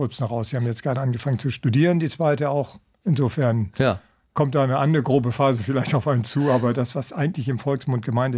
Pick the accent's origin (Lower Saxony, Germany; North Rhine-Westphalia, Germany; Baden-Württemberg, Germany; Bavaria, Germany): Lower Saxony, Germany; Leer; Bitte, ich bin ein echter Ostfriese. Das ist kein Witz. Und vor gut 57 Jahren in Leer geboren.